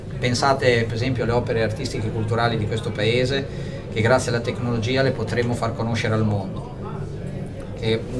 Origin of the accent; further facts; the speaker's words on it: Modena, Emilia-Romagna, Italy; io sono di Modena